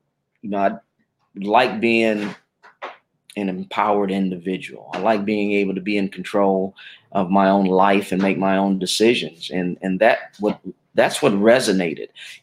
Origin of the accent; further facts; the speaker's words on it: Detroit, Michigan, United States; Well, I was born in Detroit, Michigan, native there, middle class background.